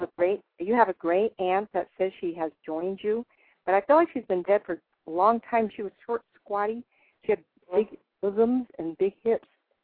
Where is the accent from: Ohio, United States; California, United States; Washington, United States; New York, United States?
California, United States; I'm from California and moved to the desert about 3 years ago.